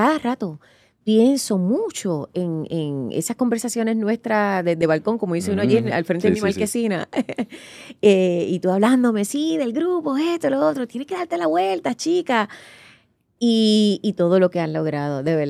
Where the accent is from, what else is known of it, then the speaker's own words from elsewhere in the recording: Bayamón, Puerto Rico; Los dos somos de Bayamón, vaqueritos. Y yo vivía en Río Hondo.